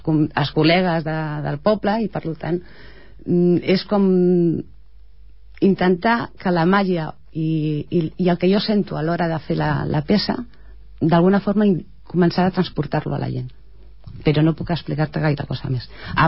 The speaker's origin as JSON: {"language": "Catalan", "town": "Ripollet", "region": "Catalonia", "country": "Spain", "said": "molt arrelada a Ripollet, evidentment perquè soc de Ripollet"}